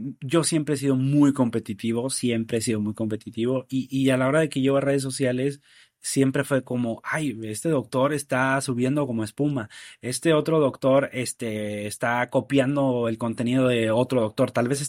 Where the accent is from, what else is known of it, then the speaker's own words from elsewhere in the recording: Nuevo Laredo, Tamaulipas, Mexico; Hace unas semanas di una plática de mi ciudad natal, Nuevo Laredo, soy de allá